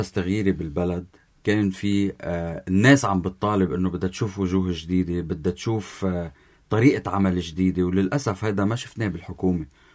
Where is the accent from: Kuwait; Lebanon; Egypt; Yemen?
Lebanon; يكون في عنا كلنا كلبنانيين